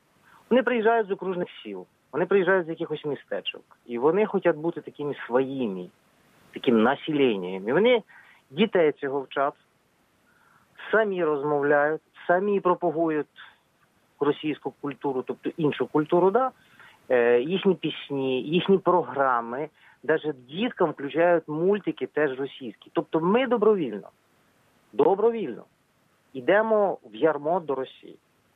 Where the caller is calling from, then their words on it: Odesa, Odesa Oblast, Ukraine; місто Одеса.